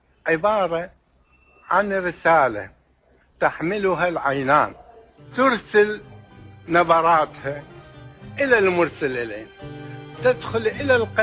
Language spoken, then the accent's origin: Arabic; Iraq; وأنا أول عراقي يقبل اسمه دوليا في مكتب جنيف الدولي